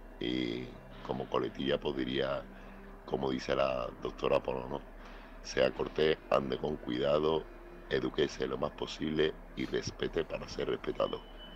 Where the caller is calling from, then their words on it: Seville, Andalusia, Spain; corresponsal de Sevilla